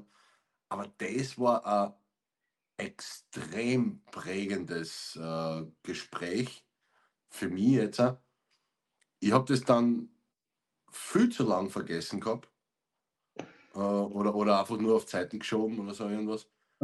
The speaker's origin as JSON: {"language": "German", "region": "Styria", "country": "Austria", "said": "ich bin ein Steirer, der was in Kärnten lebt"}